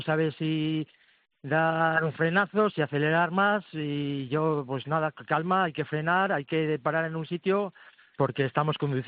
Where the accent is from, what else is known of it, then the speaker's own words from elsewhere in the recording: Audanzas del Valle, Castile and León, Spain; soy de Audanzas del Valle, un pueblo que está entre la frontera de León y Zamora.